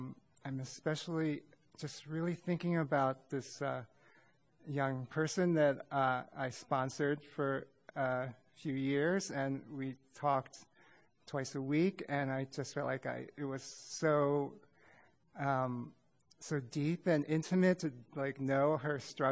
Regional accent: Philadelphia, Pennsylvania, United States; I'm from Philadelphia, region 7.

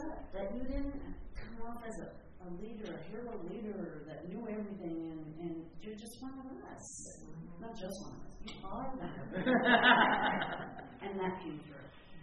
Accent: Monterey, California, United States; I'm from the Monterey area, and we do have a meeting there on Tuesday night at 5:30.

